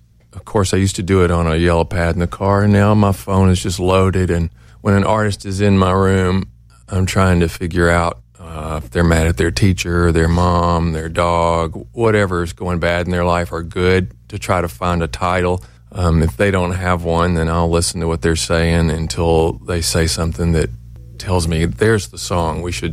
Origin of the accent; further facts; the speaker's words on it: Memphis, Tennessee, United States; moved away as an adult; Well, I was born in Memphis, and I stayed there until my early mid-20s.